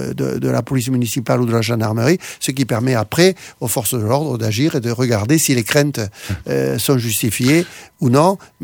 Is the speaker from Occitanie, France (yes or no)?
yes; Albi, Occitanie, France; Savez-vous, par exemple, que moi, je suis d'Albi, de temps en temps, je vais à Albi.